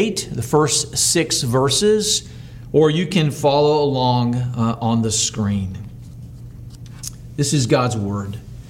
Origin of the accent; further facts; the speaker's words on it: Texas, United States; I'm from Texas. That's where I'm from.